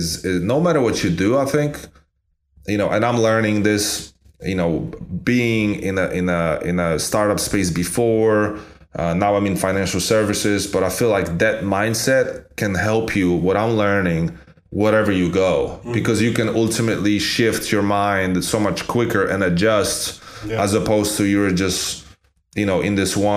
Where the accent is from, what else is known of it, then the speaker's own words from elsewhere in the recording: Poland; English is a second language; I remember growing up in Toland, there and his company FUBU was a lot of his clothes were being imported from US to Poland, like this cool gear.